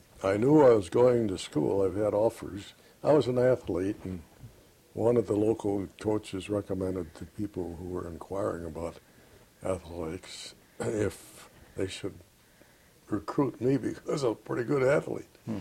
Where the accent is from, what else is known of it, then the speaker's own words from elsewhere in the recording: Ecorse, Michigan, United States; also born or lived in McKees Rocks, Pennsylvania; Well, I was born in McKees Rocks, Pennsylvania. And my folks moved to Michigan when I was about 2 years old. So I don't remember much about McKees Rocks. And we lived in Ecorse. We moved to Ecorse.